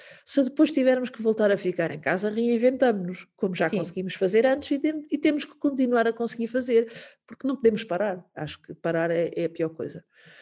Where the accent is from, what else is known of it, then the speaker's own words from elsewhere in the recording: Buarcos, Coimbra, Portugal; Eu não sou de Buarques, sou da Praia de Buarques.